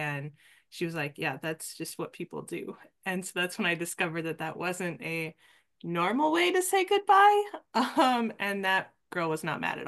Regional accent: Iron River, Michigan, United States; So I was born and raised in Iron River, Michigan. And I grew up in a really big family, extended family, I should say.

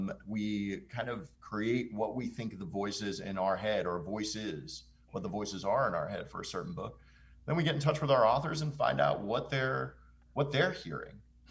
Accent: West New York, New Jersey, United States; I grew up in West New York, New Jersey, right across the river.

